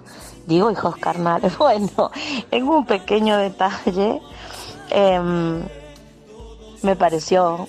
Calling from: Mendoza, Argentina; de Mendoza.

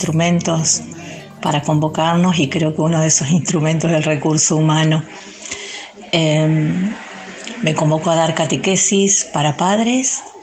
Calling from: Esperanza, Santa Fe, Argentina; de Esperanza

